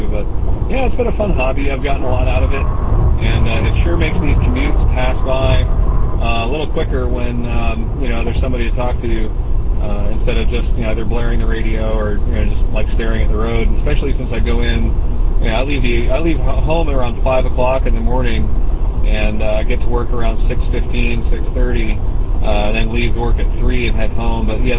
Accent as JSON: {"language": "English", "region": "New York", "country": "United States", "said": "But, yeah, I'm originally from New York. I got my license when I was living in New Paltz, which is about an hour and a half north of New York City."}